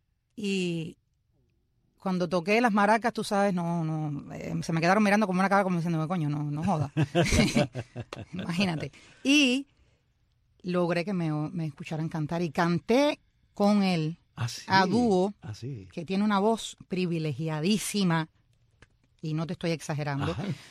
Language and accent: Spanish; Bahía Honda, Artemisa, Cuba; moved away as an adult; now in Havana, Cuba; Me mandan a buscar a mi pueblito de Bahía Honda